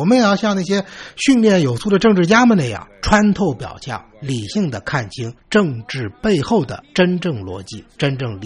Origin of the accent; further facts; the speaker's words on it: China; 我们大陆人